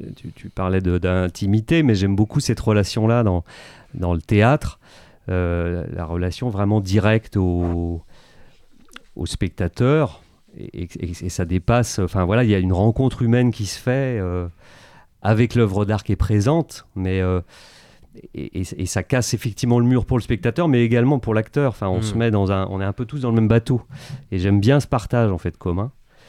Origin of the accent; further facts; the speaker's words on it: Brittany, France; un peu monotone, un peu trop monotone quand on vient de Bretagne